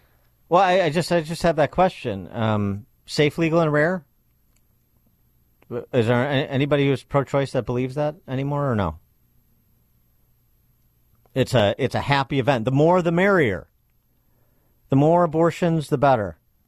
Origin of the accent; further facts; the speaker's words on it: Milton Township, United States; So if you live in, I don't know, my hometown, Milton Township, just for example, you don't know the Milton Township Republican Party.